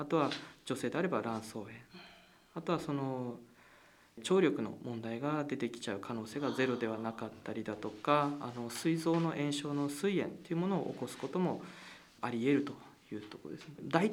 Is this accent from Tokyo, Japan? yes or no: yes; Tokyo, Japan; 自分もともと東京出身で岩手県はもともと縁もゆかりもなかったんですが、